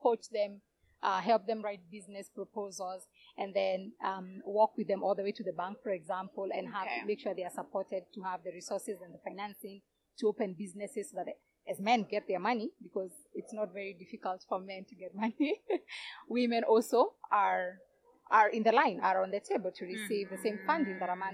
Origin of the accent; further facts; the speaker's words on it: Kenya; And then this, I would say, is of my experience as Kenyan.